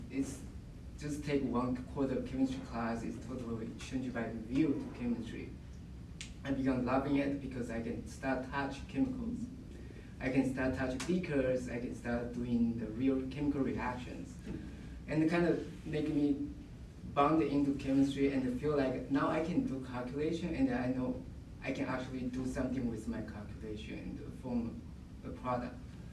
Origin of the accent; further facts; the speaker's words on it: Taiwan; now in United States; My background is I'm immigrated from Taiwan